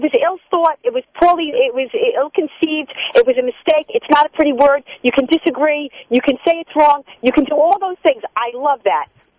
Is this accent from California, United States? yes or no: no; New York, United States; I mean, I am a New Yorker. I am concerned.